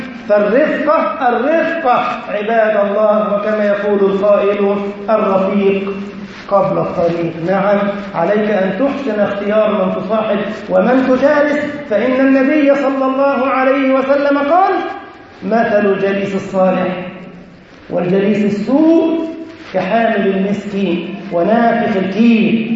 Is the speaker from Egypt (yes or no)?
yes; Egypt; اللهم احفظ بلدنا مصر يا رب العالمين وسائر بلاد المسلمين